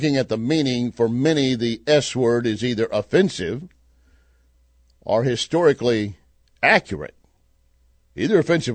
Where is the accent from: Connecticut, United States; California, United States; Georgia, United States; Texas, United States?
Texas, United States; I grew up in Texas.